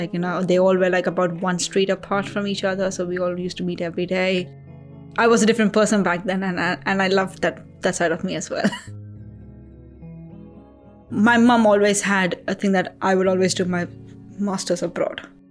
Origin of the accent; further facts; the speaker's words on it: Chennai, Tamil Nadu, India; moved away as an adult; now in United Kingdom; I am originally from Chennai, which is part of Southern India. Moved to UK in 2010 for my master's and ever since I've been here. Chennai is a beautiful, it's one of the biggest, fourth largest metro city in India. It's by the seaside